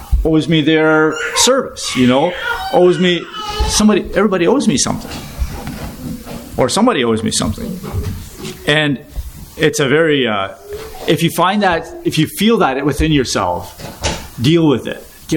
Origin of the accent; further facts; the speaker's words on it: Canada; I'm a Canadian.